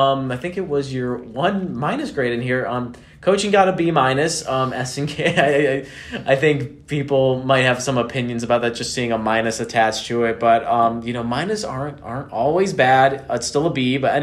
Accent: Chicago, Illinois, United States; No, I was born and raised around Chicago, but anyway.

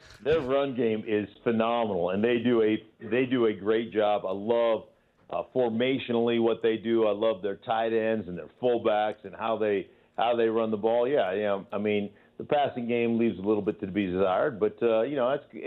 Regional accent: Alaska, United States; Simply because, you know, growing up in Alaska, you played six games.

